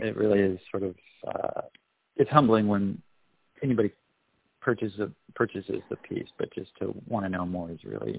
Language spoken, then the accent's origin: English; Washington, D.C. area, United States; but I grew up in the Washington suburbs, and for school trips.